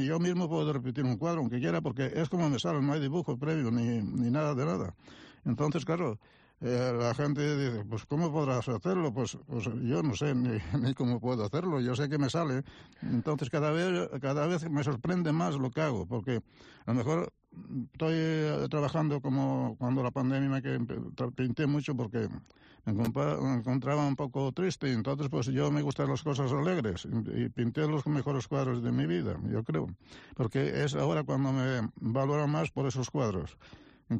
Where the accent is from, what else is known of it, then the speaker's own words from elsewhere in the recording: Grandas de Salime, Asturias, Spain; born there; yo soy asturiano, pero nací en Grande Salime, que allá hablan gallego, y después estuve estudiando también en Corios, que fue, terminé el bachiller allí.